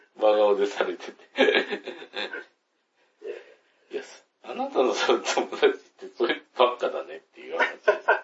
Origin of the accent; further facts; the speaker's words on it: Kansai, Japan; まあ、地元関西なんで、よく忘れられてる関西の地元から、岩手に遊びに来た時に